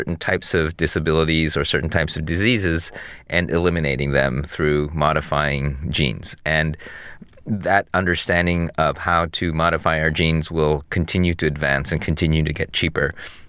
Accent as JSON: {"language": "English", "town": "Detroit", "region": "Michigan", "country": "United States", "tie": "born or raised there", "said": "I went from feeling like the worst category of kid, which is a Japanese kid growing up in Detroit, to Japanese kid who could speak English in an international school"}